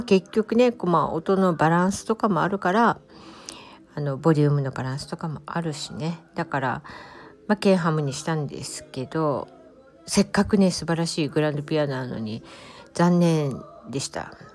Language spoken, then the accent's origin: Japanese; Osaka, Japan; 私一応ねその大阪ってアメちゃん文化じゃないですか、だからこっちに来た時に